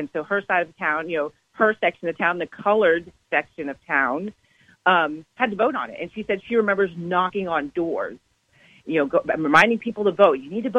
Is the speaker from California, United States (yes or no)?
yes; San Rafael, California, United States; And so we moved to San Rafael in Marin County. So I grew up in Marin and in San Rafael.